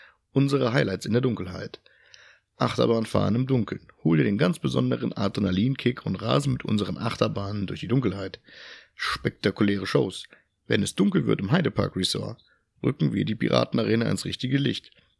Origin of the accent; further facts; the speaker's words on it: Hesse, Germany; Ich komme hier halt aus Mittelhessen vom Dorf, hier ist halt noch alles so.